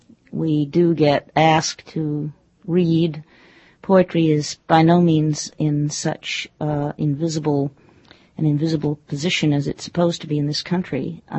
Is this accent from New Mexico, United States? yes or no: no; Baltimore, Maryland, United States; I grew up in Baltimore, which is in many ways very southern still, but is not the South, and it's not the North.